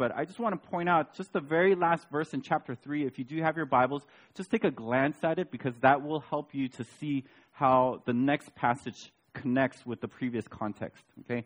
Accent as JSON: {"language": "English", "country": "United States", "tie": "born or raised there", "said": "When I was growing up in America, someone would say something mean to me"}